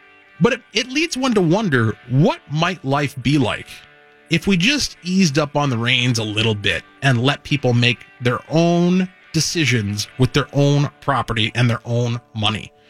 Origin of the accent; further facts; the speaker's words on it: Cottage Grove, Minnesota, United States; I grew up in Cottage Grove, and so I spent a lot of time in Woodbury